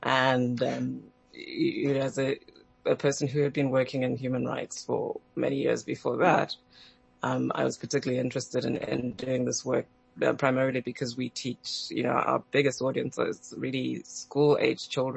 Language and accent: English; Zimbabwe; moved away as an adult; also born or lived in Namibia / London; now in Tucson, United States; Where was I born? Yeah, in Zimbabwe, and I grew up in Zimbabwe. I left Zimbabwe, I think, in 2004, I think, and moved first to Namibia and then to London, and now I live in the United States with my husband and child in Tucson, Arizona.